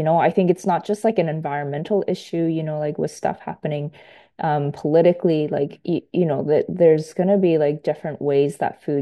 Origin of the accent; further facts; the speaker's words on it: British Columbia, Canada; also born or lived in Halifax; Yeah, so I grew up on the West Coast. And, you know, I've always known that there's incredible fisheries out on this coast.